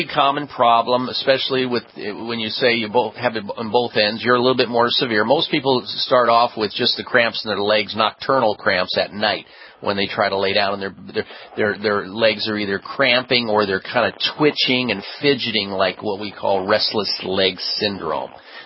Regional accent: Midwest, United States; Growing up in the Midwest, we ate meat 3 times a day.

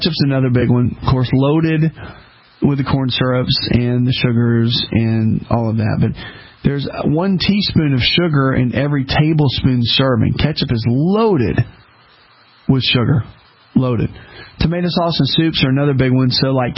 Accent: the South, United States; When I started traveling years ago, growing up in the South, when I started speaking a lot and just traveling, you know, go up north, go out west

